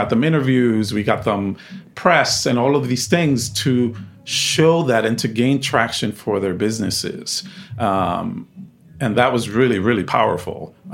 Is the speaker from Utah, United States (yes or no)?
no; Bronx, New York, United States; Like I'm from the Bronx, you know, I love my neighborhood or my borough and I'm going to represent this, you know?